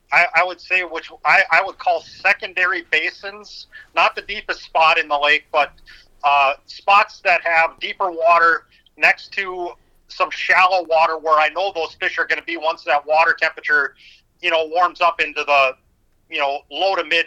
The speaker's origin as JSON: {"language": "English", "town": "Sauk Rapids", "region": "Minnesota", "country": "United States", "tie": "born or raised there", "said": "I grew up in Sauk Rapids, Minnesota. It's a smaller town right next to St. Cloud, just separated by the Mississippi River. So I grew up right along the shores of the Mississippi."}